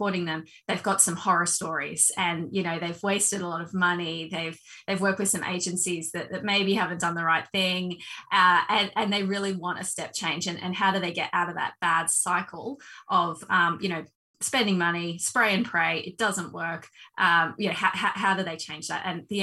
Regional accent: Australia; I'm Australian, born and bred here in Oz. I'm a mom of three.

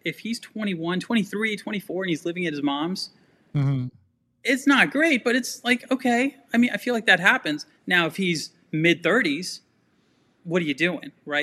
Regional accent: Virginia, United States; I'm from Virginia. I went to University of Virginia.

